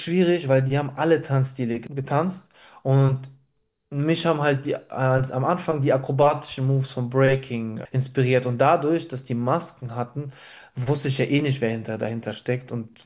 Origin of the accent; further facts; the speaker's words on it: Reit, North Rhine-Westphalia, Germany; born there; now in Cologne, Germany; aus Köln, gebürtig aus Reit, ist in der Nähe von Mönchengladbach. Bin 26 Jahre alt.